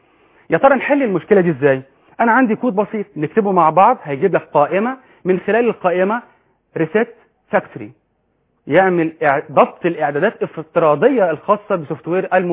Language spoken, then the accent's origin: Arabic; Egypt; accent: Egyptian Arabic; انا بكلمكم باللهجه العاميه المصريه.